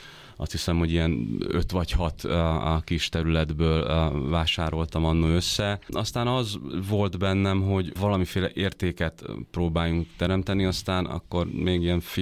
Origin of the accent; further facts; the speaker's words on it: Szekszárd, Tolna, Hungary; now in Budapest, Hungary; én Szekszárdon nőttem fel, tehát ugye alapból engem odaköt a gyerekkorom, a család, és tulajdonképpen, amikor felkerültem Budapestre, akkor én vissza-vissza járkáltam Szekszárd